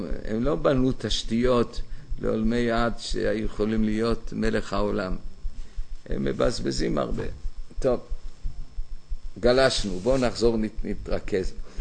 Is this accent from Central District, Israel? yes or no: no; Jerusalem, Jerusalem District, Israel; אנחנו גדלנו כאן בירושלים